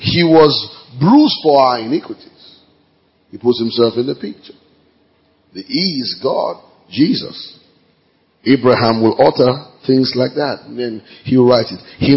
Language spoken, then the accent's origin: English; Ogun, Nigeria; Because we all just believe we're Ijebu, so we just didn't stop to ask which one. So he mentioned my hometown.